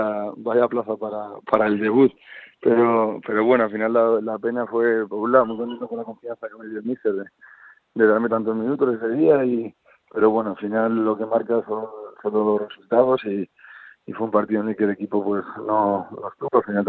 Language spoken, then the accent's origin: Spanish; Madrid, Community of Madrid, Spain; Mi niño nació allí en Valladolid, ya no tengo problema en que fuese así, aunque nosotros somos de Madrid.